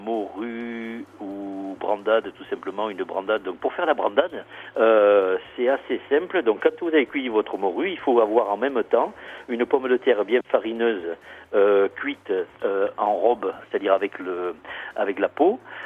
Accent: Provence-Alpes-Côte d'Azur, France; même si je suis provençal

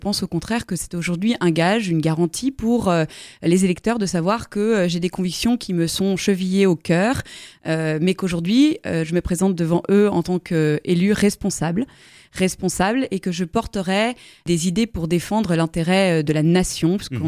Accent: Lyon, Auvergne-Rhône-Alpes, France; c'est là où j'ai grandi, c'est là où j'ai été scolarisée du primaire au lycée, c'est là où je me suis mariée, place du petit collège, c'est aussi là où mes enfants ont été à la crèche, à l'école, ils le sont encore d'ailleurs dans le 5e arrondissement de Lyon.

